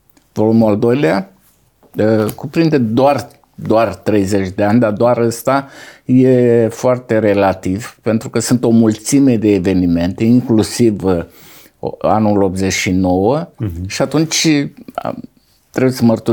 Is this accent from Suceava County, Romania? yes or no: yes; Câmpulung Moldovenesc, Suceava County, Romania; Când am fost la Câmpul Moldovenesc, orașul meu natal, la aniversarea 100 de ani a Bisericii Adventiste de acolo.